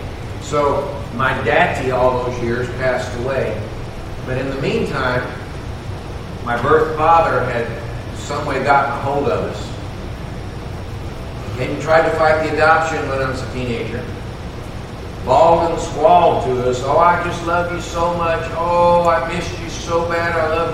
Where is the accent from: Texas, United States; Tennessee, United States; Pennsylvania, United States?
Texas, United States; She had met another man from Texas. That's why I grew up in Texas.